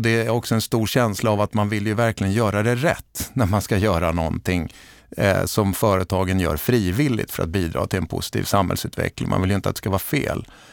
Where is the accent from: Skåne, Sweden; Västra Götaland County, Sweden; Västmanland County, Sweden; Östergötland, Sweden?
Västmanland County, Sweden; Västerås; Jag kommer ju från Västerås som du sa